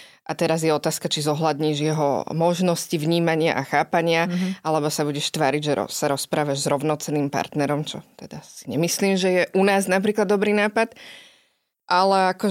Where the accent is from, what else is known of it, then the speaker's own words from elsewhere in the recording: Bratislava, Bratislava Region, Slovakia; som z Bratislavy